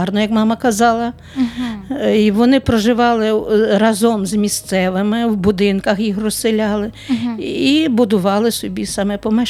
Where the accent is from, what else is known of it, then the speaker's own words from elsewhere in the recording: Donetsk Oblast, Ukraine; А далі, ну, в Бахмуті, 40 кілометрів від нашого села